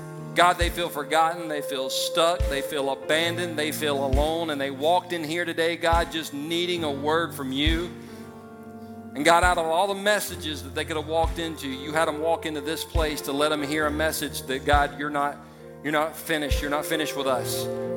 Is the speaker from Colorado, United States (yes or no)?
no; Easley, South Carolina, United States; also born or lived in Whittier; Whittier. I was born in a town called Whittier. Grew up in Easley